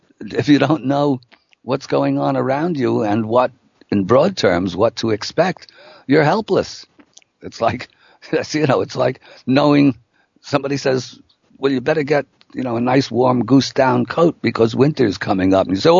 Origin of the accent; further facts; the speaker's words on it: United States; I'm American and my base is here